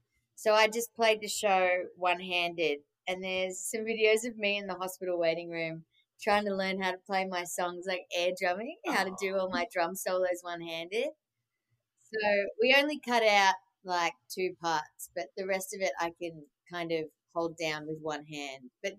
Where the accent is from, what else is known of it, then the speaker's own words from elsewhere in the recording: Melbourne, Victoria, Australia; now in Los Angeles, United States; I'm from Melbourne, Australia, but I now live in LA. I use they, them pronouns. I'm non-binary, and I'm a singer-drummer.